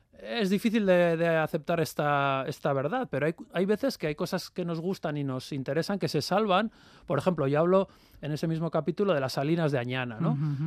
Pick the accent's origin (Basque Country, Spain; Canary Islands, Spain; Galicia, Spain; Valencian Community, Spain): Basque Country, Spain; yo vengo del País Vasco.